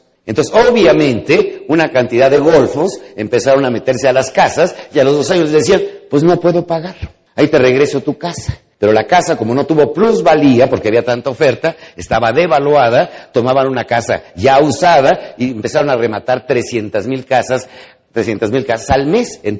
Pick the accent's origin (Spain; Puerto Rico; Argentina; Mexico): Mexico; pero los mexicanos con una sola palabra entendemos muchos significados sin necesidad de muchas explicaciones